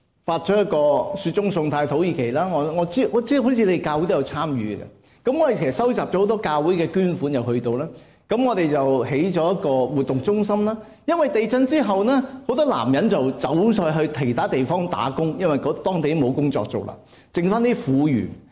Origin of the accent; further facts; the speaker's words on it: China; 我哋广东话咧，嗱呢个国语嘅弟兄姊妹真系唔明嘅